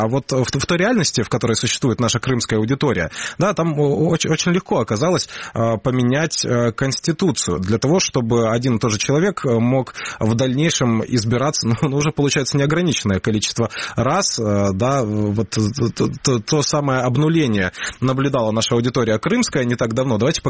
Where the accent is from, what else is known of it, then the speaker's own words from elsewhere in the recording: Crimea, Ukraine; что я наблюдал вокруг себя в Крыму, а я родился в Крыму